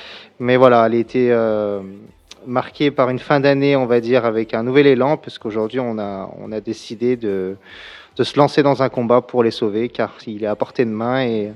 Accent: Rouen, Normandy, France; on est originaire de Rouen, plus précisément on habite au Coteau.

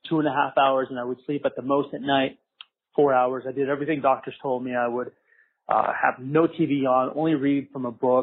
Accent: Colorado Springs, Colorado, United States; And by the way … I'm from Colorado Springs, Colorado. I'm a vet.

